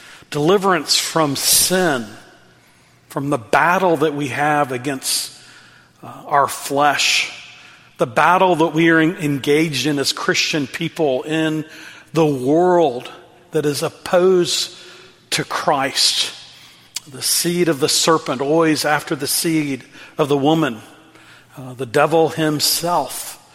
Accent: Dallas, Texas, United States; In our home growing up in Dallas, Texas, was this beautiful Eastern redbud tree.

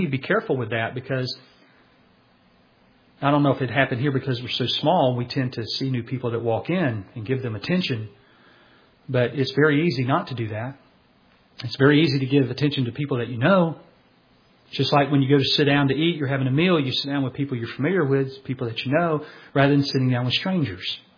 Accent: Bible Belt, United States; Now, you and I, we're from the Bible Belt.

